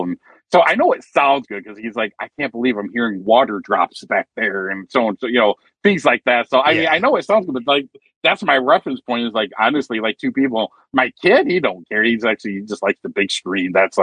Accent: Grand Rapids, Michigan, United States; I was actually was born and raised in Grand Rapids, which is the other side of the state.

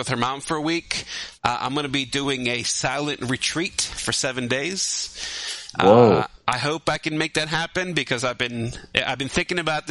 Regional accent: New York, United States; when they find out that I'm Sicilian from New York, they're like, don't fuck with that guy.

